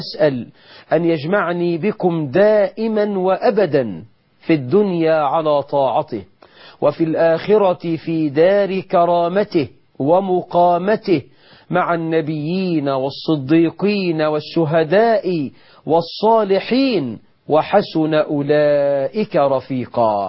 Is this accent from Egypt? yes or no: yes; Egypt